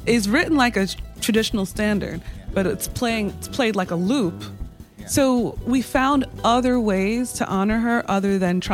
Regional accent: New York, United States; Growing up in New York, I was a hip-hop baby, so I'm listening to these … beats that are sampling her.

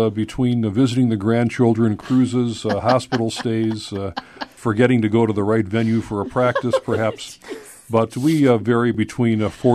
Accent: Chicago, Illinois, United States; I was born and raised in Chicago and was fortunate to study with some very fine musicians there

